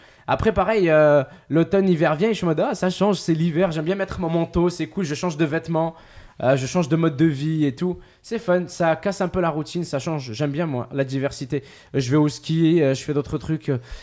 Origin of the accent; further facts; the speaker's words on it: Ouargla, Ouargla Province, Algeria; là d'où je viens, c'était Ouargla, c'était dans le sud de l'Algérie. J'ai passé toute ma vie là-bas. Comme tu as dit, il faisait 40, 45 degrés l'été.